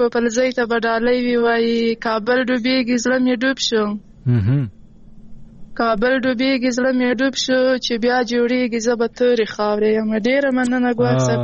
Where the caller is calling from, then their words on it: Kandahar, Afghanistan; له کندهار د سر نه مې کوشش کوله